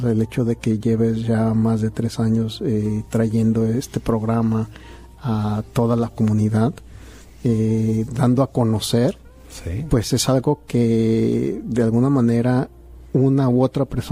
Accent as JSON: {"language": "Spanish", "country": "Mexico", "said": "Yo soy mexicano y nos defendemos como mexicanos, ¿no?"}